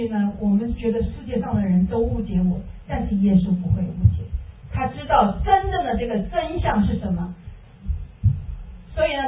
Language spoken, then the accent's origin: Chinese; Wuhan, Hubei, China; 是我是武汉人，我用武汉话跟神祷告，因为我已经没有力气用普通话跟神说，我只有武汉话，